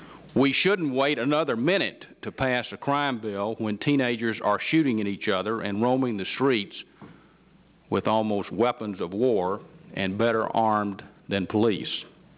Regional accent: Hope, Arkansas, United States; also born or lived in Hot Springs; What's at stake is the sense of community that Bill Clinton and I grew up with in Hope and Hot Springs

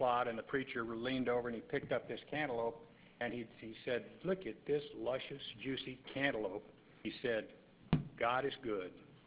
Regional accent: Texas, United States; the fellow from my home state of Texas

